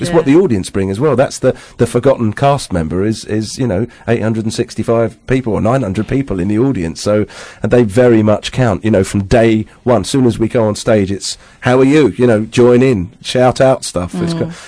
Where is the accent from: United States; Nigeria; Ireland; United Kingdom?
United Kingdom; London; now in St Albans, United Kingdom; And I come from London. You know, I grew up in North East London, and I know if I went in my home pubs now